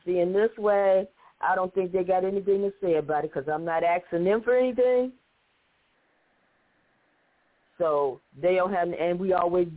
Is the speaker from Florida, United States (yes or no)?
no; Chicago, Illinois, United States; I was born and raised right here in Chicago.